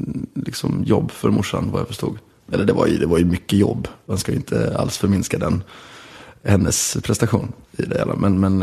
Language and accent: Swedish; Lund, Skåne, Sweden; accent: Lund dialect mixed with Gothenburg; För att jag har en väldigt lundensisk dialekt blandat med göteborgska.